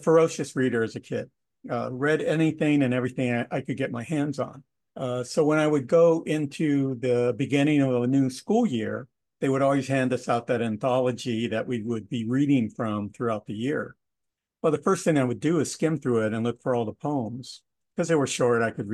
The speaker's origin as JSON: {"language": "English", "town": "Compton", "region": "California", "country": "United States", "tie": "born there", "said": "Well, I was born in Compton a long time ago, and things were a bit different back then."}